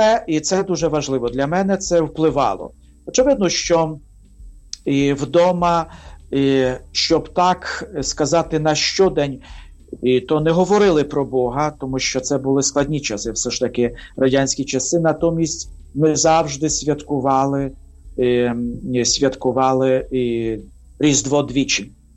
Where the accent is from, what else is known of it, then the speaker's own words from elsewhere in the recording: Horodyshche, Cherkasy Oblast, Ukraine; born there; Народився в Черкаській області, місто Городище, і ходив до школи звичайної.